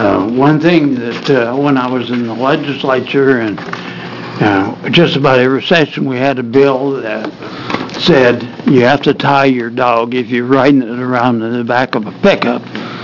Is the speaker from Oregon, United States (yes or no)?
yes; Oregon City, Oregon, United States; I'm from Oregon City.